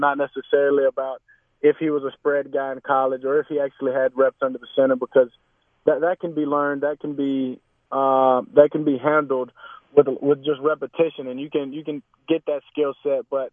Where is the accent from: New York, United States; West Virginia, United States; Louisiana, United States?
Louisiana, United States; Haughton; just the small-town guy that's from Houghton, Louisiana.